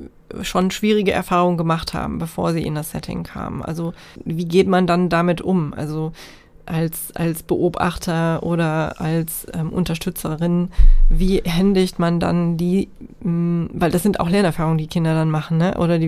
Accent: Germany

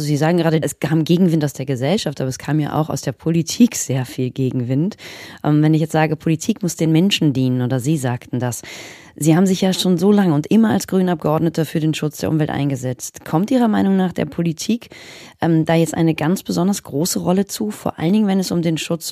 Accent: North Rhine-Westphalia, Germany; Ich komme aus Nordrhein-Westfalen

